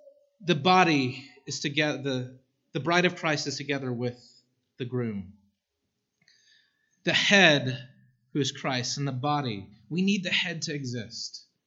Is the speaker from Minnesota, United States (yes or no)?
no; Texas, United States; Growing up in East Texas, I remember every night laying in my bed, looking up at the corner of my room just above the door and watching this crack begin to grow.